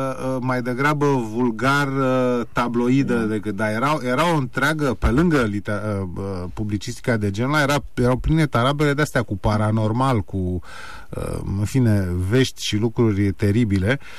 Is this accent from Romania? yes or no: yes; Ploiești, Prahova, Romania; eu făceam oarecum naveta ca student de la București la Ploiești, în orașul meu natal